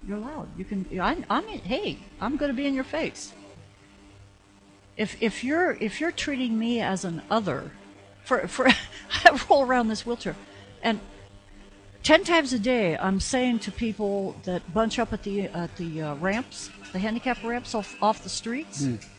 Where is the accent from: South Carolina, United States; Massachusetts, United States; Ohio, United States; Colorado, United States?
Ohio, United States; Green; The armpit of Ohio. I graduated from Green in high school at 16 years old.